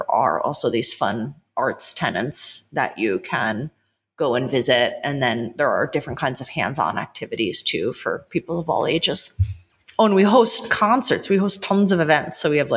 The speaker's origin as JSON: {"language": "English", "region": "New York", "country": "United States", "tie": "born or raised there", "said": "When I was a kid growing up in New York, I had never heard of, let alone been to Governor's Island."}